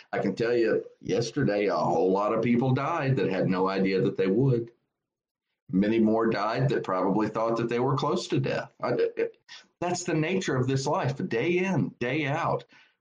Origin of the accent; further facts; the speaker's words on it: Woodruff, South Carolina, United States; Instead, I am joining you from Woodruff, South Carolina, Cashville, to be precise, in the house where I was raised.